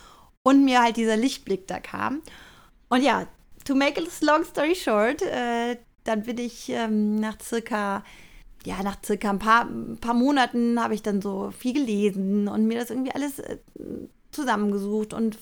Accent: Cologne, North Rhine-Westphalia, Germany; ich bin aus Köln. Wir wohnen hier in Köln, ich mit meinem Mann und unseren 3 Kindern.

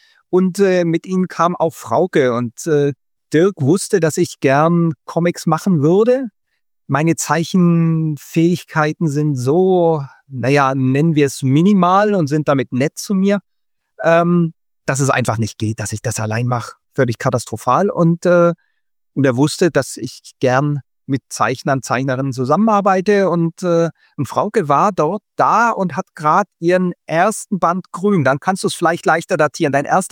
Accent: Leipzig, Saxony, Germany; Und mein Bus zur Messe als Leipziger fährt nur alle Stunde.

